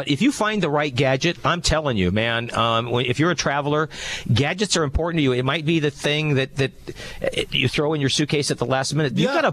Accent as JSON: {"language": "English", "town": "Sacramento", "region": "California", "country": "United States", "said": "even though I am from Sacramento and purple is our color here."}